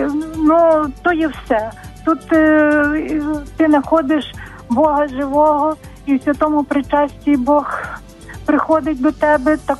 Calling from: Ternopil, Ternopil Oblast, Ukraine; я з Тернополя.

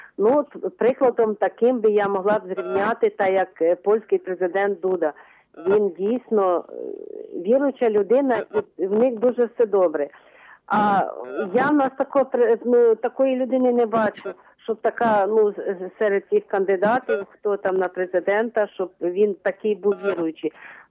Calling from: Vinnytsia, Vinnytsia Oblast, Ukraine; з Вінниці.

